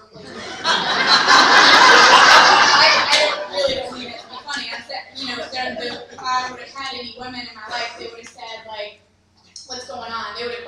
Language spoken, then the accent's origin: English; Tennessee, United States; I graduated college or high school because in Tennessee, I'm not from New York, in case you're wondering.